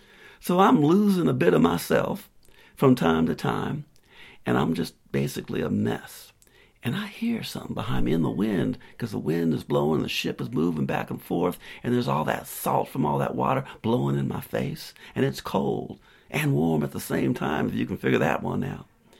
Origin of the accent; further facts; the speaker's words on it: South Carolina, United States; I'm from South Carolina. And in South Carolina, you don't have very many opportunities to get on a big ship like